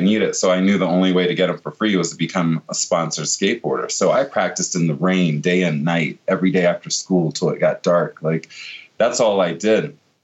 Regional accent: Virginia Beach, Virginia, United States; I grew up in Virginia Beach in Norfolk, Virginia area.

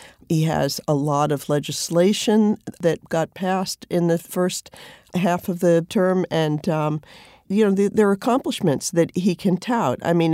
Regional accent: New York, United States; They are actually the best bagels. As a New Yorker, I feel qualified to say this.

